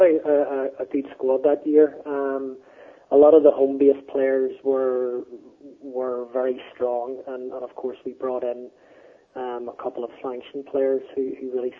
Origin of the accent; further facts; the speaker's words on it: Northern Ireland, United Kingdom; moved away as an adult; also born or lived in Liverpool; in my experiences as an Irish migrant myself, and somebody who played Gaelic sport outside the island of Ireland. I left the north of Ireland in 1997 to take up a lecture and post at Liverpool Hope University.